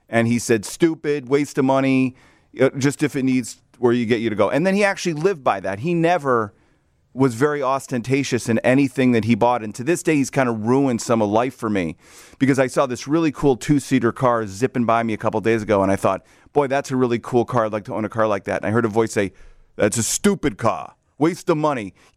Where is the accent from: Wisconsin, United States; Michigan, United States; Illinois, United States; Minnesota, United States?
Illinois, United States; Glencoe; I'm from Glencoe, went to high school in Winnetka.